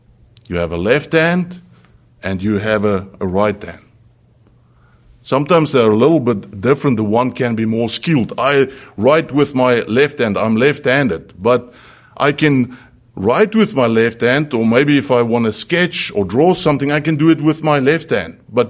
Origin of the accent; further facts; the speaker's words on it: South Africa; When we grew up in South Africa